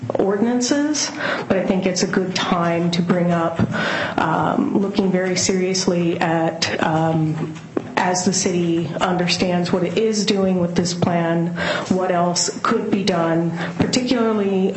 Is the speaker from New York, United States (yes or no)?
no; Black Diamond, Washington, United States; now in Bellevue, United States; I live in Bellevue, and I grew up in Black Diamond